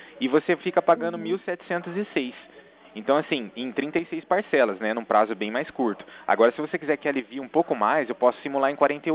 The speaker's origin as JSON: {"language": "Portuguese", "town": "Cornélio Procópio", "region": "Paraná", "country": "Brazil", "said": "eu sou aqui de Cornélio Procópio, bem próximo a Assis."}